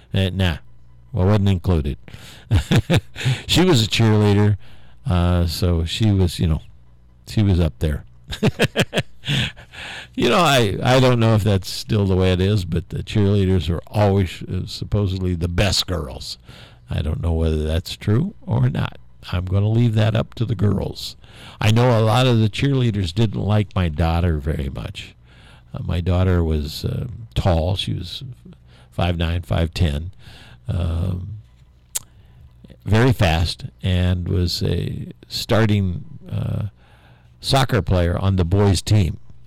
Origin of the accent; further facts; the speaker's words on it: Indianapolis, Indiana, United States; born there; Now, I was born in Indianapolis, Indiana. Well, so was my wife. And we were both born at the same hospital, surprisingly enough.